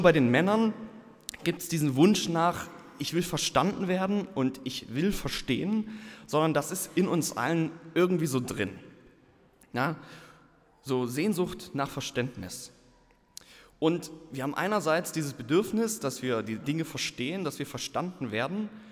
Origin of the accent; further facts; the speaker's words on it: Baden-Württemberg, Germany; Ich komme aus Baden-Württemberg, Weinregion und so.